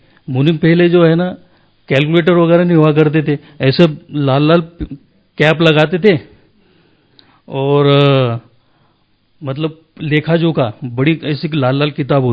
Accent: Maharashtra, India; now in Indore, India; मैं इंदौर से हूँ और सेंटर देवास, वो बेसिकली मैं महाराष्ट्र का हूँ, और

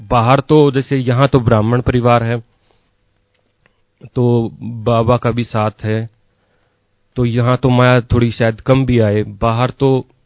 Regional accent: Rohtak, Haryana, India; और मैं रोहतक हरियाणा से बिलोंग करता हूं

